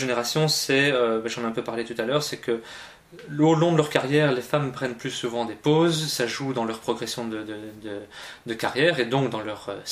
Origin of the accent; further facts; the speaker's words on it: Belgium; je ne pense pas que ce soit comme ça chez nous en Belgique